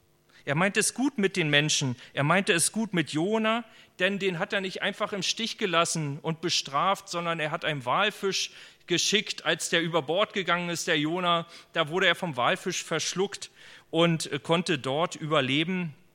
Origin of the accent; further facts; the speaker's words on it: eastern Germany, Germany; Ich bin jetzt 15 Jahre hier in meiner alten Heimat Ostdeutschland